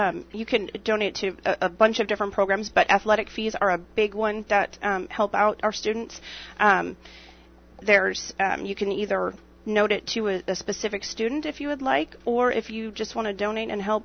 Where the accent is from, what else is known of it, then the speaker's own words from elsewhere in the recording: Wyoming, United States; I came from Wyoming, and we did not.